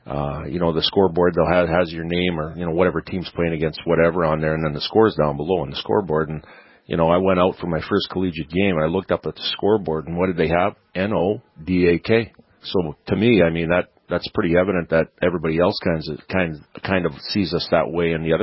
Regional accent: Alberta, Canada; moved away; I was a young boy from Canada that came down here. I got a scholarship, and I love my home back home in Canada.

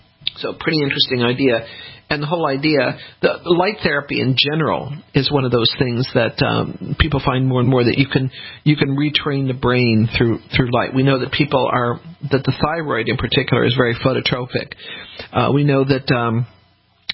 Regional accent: Denver, Colorado, United States; as I said, I grew up in Denver, which essentially has no humidity.

